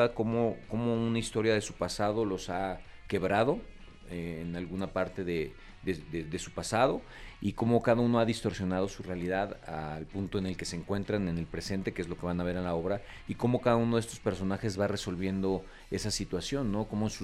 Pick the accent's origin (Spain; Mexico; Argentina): Mexico; nosotros como mexicanos creo que podemos estar en esa etapa